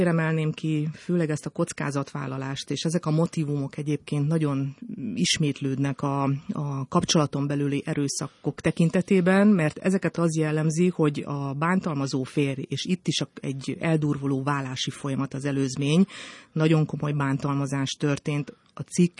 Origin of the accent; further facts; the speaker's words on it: Budapest, Hungary; miután én budapesti vagyok